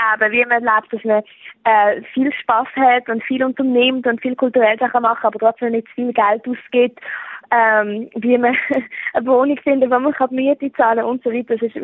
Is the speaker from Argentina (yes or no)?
no; Switzerland; now in New York, United States; Es ist witzig, die meisten Leute wissen gar nicht, dass ich Schweizerin bin. Ich habe irgendwie Englisch gelernt, als ich 10 war und ich habe eigentlich keinen Akzent.